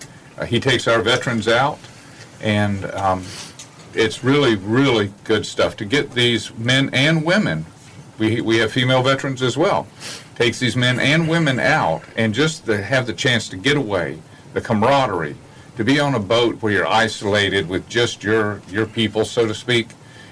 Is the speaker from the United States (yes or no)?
yes; Georgia, United States; I'm a Georgia boy. I lived in Atlanta for 52 years. My in-laws are here, so I've been coming here for 30 years.